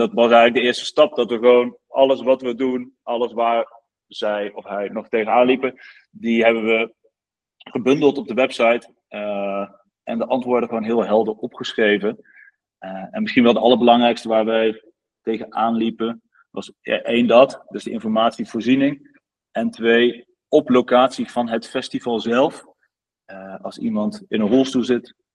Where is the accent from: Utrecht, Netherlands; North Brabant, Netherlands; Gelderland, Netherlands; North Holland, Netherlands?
Gelderland, Netherlands; Nijmegen; now in Rotterdam, Netherlands; geboren in Nijmegen. Op dit moment woon ik zelf in Rotterdam, maar wel geboren en getogen in Nijmegen.